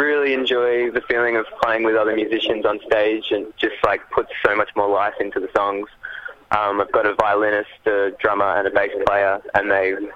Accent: Warrnambool, Victoria, Australia; in my hometown of Warrnambool.

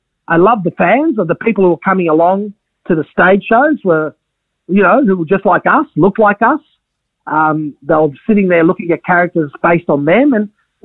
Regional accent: Australia; born there; I was born in Australia, as a lot of us were

